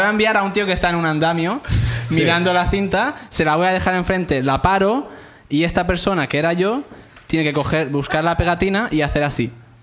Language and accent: Spanish; Balearic Islands, Spain; Bueno, yo de Baleares.